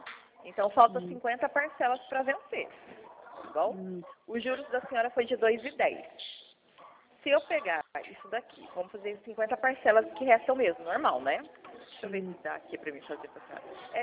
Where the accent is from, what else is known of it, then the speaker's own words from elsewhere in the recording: Mogi Guaçu, São Paulo, Brazil; Eu sou aqui de Mogi Guaçu, tá?